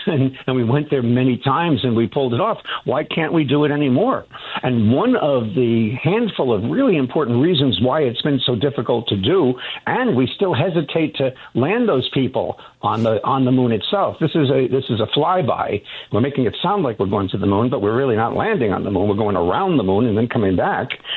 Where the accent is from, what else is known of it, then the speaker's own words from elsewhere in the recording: Long Island, New York, United States; I grew up on Long Island, and it said, Russia wins the space race.